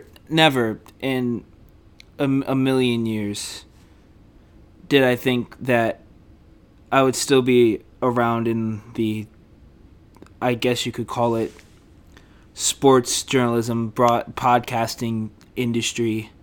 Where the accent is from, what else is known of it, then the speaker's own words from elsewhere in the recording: Gary, Indiana, United States; And growing up in Gary, we didn't have a lot of money.